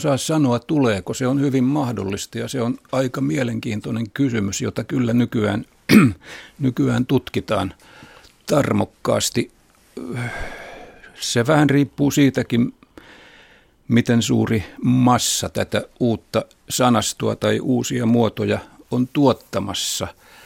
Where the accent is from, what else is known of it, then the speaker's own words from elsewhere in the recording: Kotka, Kymenlaakso, Finland; joka minun kotiseudullani Kotkan puolessa on ihan tuttu ja yleinen